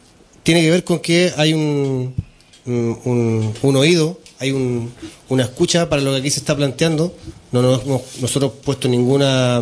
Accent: Chile; nosotros de hecho venimos de Chile, que es una cultura panfletaria, ¿no?

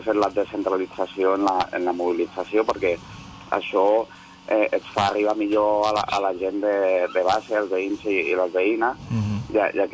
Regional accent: Santa Coloma, Catalonia, Spain; jo soc de Santa Coloma i normalment convoquem al paràmetre de Santa Coloma

